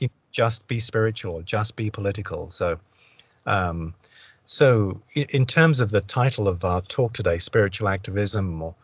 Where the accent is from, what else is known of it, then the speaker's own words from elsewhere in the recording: East of England, United Kingdom; accent: English; also born or lived in London; now in United States; I do have an English accent. I was born in England. I grew up in Essex and lived in London for quite some time. But I'm now living in the United States of America.